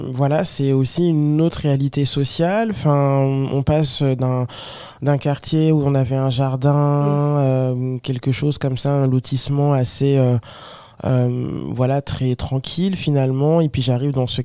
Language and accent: French; Le Mans, Pays de la Loire, France; also born or lived in Rennes; moi je suis née à Rennes, donc en Bretagne, et ensuite mes parents pour des raisons aussi tout simplement de survie, on va dire, un peu administrative, de papier, donc du coup ils se sont installés vraiment au Mans